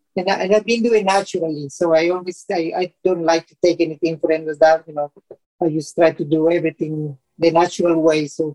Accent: Colombia; I'm originally from Colombia, so I was planning to go to Colombia.

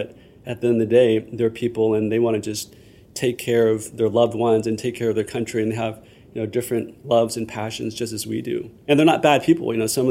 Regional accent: Texas, United States; Again, growing up in Texas, I have to admit, initially I was very reserved and cautious.

